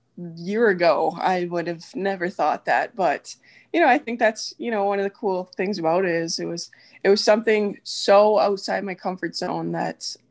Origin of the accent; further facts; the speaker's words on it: Edmonton, Alberta, Canada; now in United States; I'm born and raised in Edmonton, Alberta, but now married to an American boy, and we live in Ohio. So we are just outside Cleveland right now.